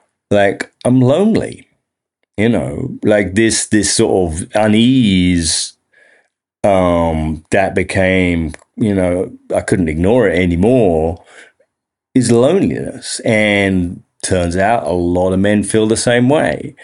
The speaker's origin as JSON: {"language": "English", "region": "England", "country": "United Kingdom", "moved": "as an adult", "lives_now": "United States", "said": "you may already have spotted I have an accent. You know, I'm English, an Englishman living abroad here in upstate New York, been here for 25 years."}